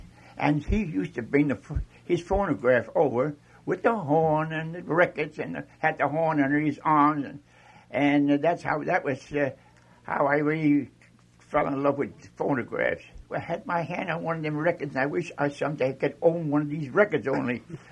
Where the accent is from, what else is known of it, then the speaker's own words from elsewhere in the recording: Bloomfield, New Jersey, United States; from Bloomfield, New Jersey, living in the town of Bloomfield for over 90 years. Hmm. So I'm not the type that moves around very often.